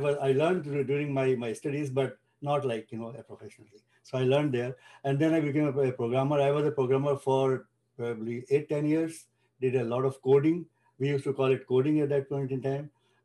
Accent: India; as you heard. And I'm originally from India, studied there. Most of my life I was there.

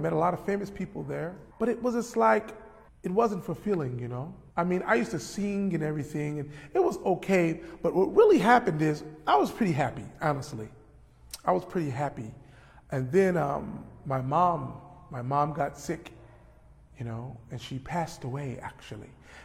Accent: Chicago, Illinois, United States; you know, I'm from Chicago. I was born in Chicago, on the west side of Chicago, in a pretty rough neighborhood, you know? A very rough neighborhood.

